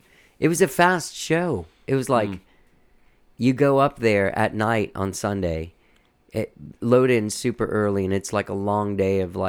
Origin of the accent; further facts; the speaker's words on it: Miami, Florida, United States; Yeah, I'm Cuban. I'm from Miami